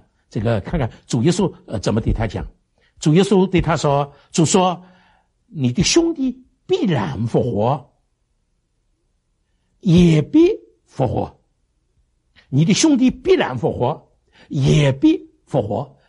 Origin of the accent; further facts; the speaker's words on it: Shanghai, China; 我常常讲，这个我们上海人最迷信了